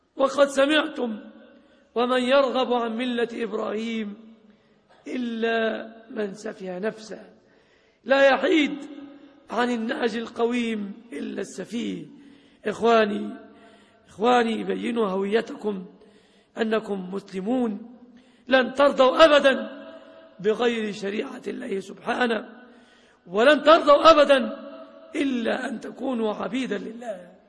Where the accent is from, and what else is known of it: Egypt